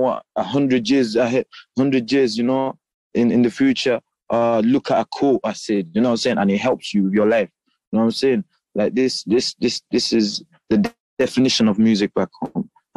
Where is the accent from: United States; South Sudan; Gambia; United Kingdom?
Gambia; You know, I was raised in Gambia. I was a lot of drums